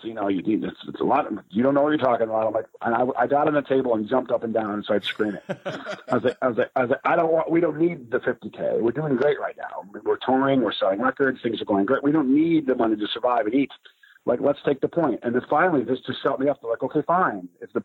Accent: Buffalo, New York, United States; I follow the Sabres in my hometown, Buffalo.

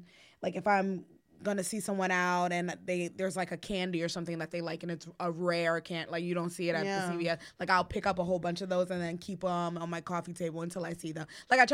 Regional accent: The Bronx, New York, United States; I'm from the Bronx. I had a real strong accent before I went to college. Like it still peeks out in some words like Hazug.

